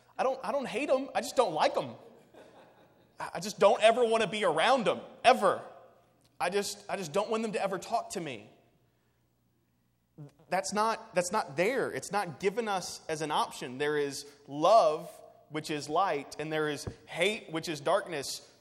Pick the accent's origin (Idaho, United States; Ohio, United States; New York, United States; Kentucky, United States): Kentucky, United States; Louisville; I grew up in Louisville. Horse racing is just a natural analogy for me. Grew up around the track.